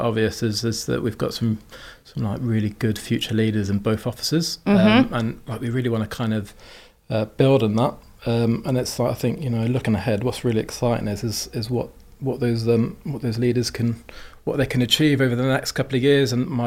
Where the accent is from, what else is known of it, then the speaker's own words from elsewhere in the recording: South West England, United Kingdom; I'm actually born and raised in Dorset in England, so know the area quite well.